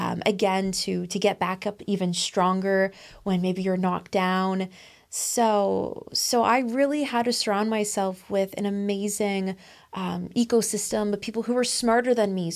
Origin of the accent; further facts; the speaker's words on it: Hamilton, Ontario, Canada; he actually asked me, where are you from? And then I said, Hamilton. And I hope Shaq knows where Hamilton is. I hope I put Hamilton on the map for him.